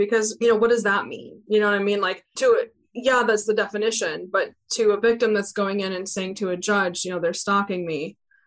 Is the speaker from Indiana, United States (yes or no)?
no; Maine, United States; now in Louisiana, United States; I'm not from here. I'm from Maine.